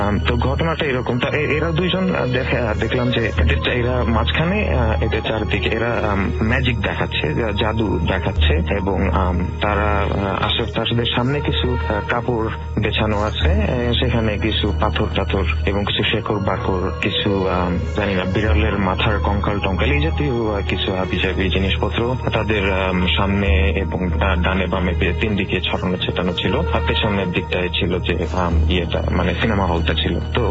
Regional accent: Narayanganj, Dhaka Division, Bangladesh; আগে নারায়ণগঞ্জে থাকতাম আমি, নারায়ণগঞ্জেই জন্ম বড় হয়েছি, হাই স্কুল কলেজ সেখানেই।

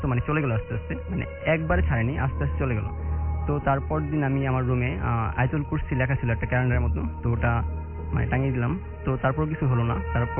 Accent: Narayanganj, Dhaka Division, Bangladesh; আমি নারায়ণগঞ্জ থেকে আসছি, আমি ব্র্যাক ইউনিভার্সিটিতে ফার্মেসিতে পড়ি।

